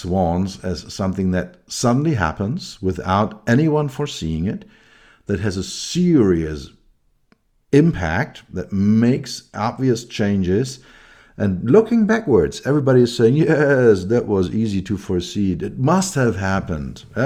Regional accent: Berlin, Germany; and I grew up in West Berlin. So I was living near the wall

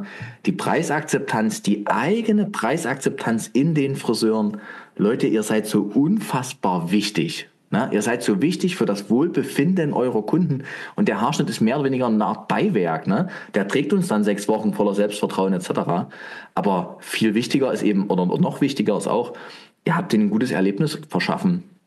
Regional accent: Dresden, Saxony, Germany; Ich komme ja aus Dresden.

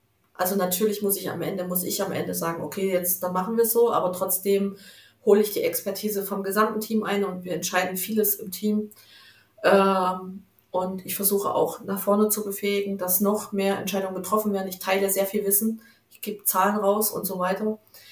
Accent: East Germany, Germany; ich bin halt Ostdeutsche. Ich habe halt... Und nein, ich komme nicht aus Sachsen.

